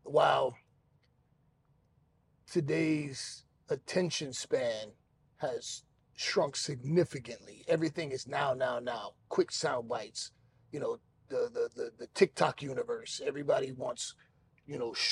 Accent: Miami, Florida, United States; I'm from Miami.

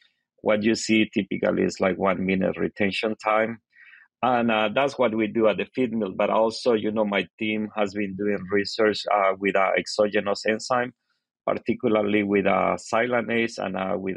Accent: Honduras; English is a second language; moved away as an adult; now in United States; Well, I am from Honduras

